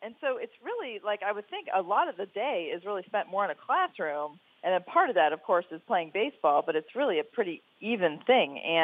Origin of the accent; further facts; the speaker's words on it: United States; born there; what we tend to forget as American-born people and fans